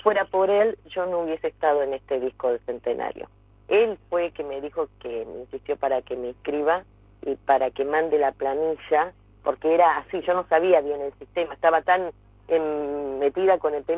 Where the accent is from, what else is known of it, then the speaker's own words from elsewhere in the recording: Río Grande, Argentina; que hizo que yo estuviese justo en el centenario de mi ciudad, porque para todos los que no saben, soy de Río Grande.